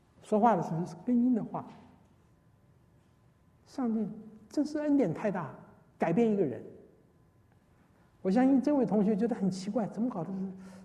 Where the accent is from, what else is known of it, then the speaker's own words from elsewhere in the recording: China; 我们中国人叫一甲子的功力，对不对？